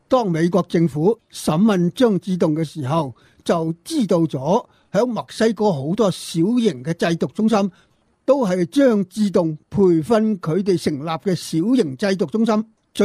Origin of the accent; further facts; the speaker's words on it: Hong Kong; 作为我们香港人是心痛的